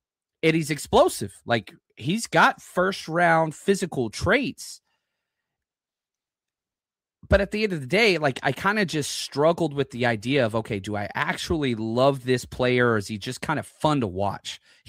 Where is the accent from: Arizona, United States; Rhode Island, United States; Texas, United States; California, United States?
Texas, United States; Well, I'm from Texas, so it's not my thing.